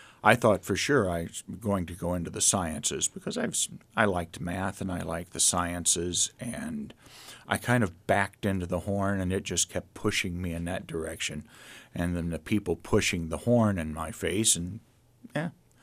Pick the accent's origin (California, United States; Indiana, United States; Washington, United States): Indiana, United States; I'm originally from Indiana.